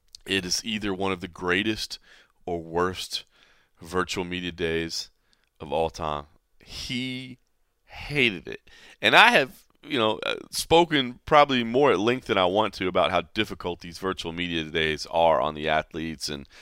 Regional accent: Dallas, Texas, United States; Of course, love my dudes out there in my hometown, Dallas, Texas.

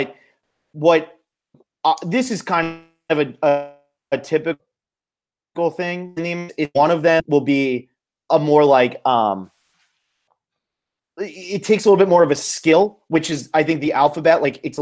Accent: United States; Maybe I'm just assuming because I'm American.

